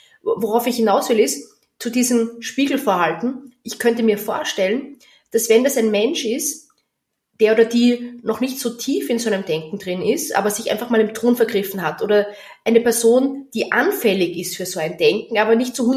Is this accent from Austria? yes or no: yes; Austria; wenn ich als Österreicherin mit dem Zug in Deutschland fahre